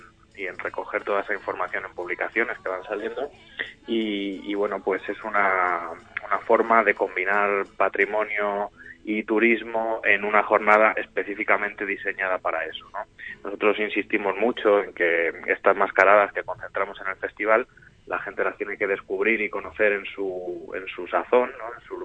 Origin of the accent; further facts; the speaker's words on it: Pedro Bernardo, Castile and León, Spain; en concreto en Pedro Bernardo, de donde soy yo